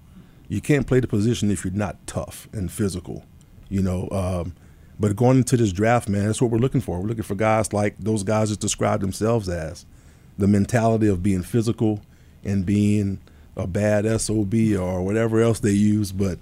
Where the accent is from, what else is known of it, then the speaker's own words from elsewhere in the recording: Louisiana, United States; I'm from South Louisiana, so we're kind of laid back.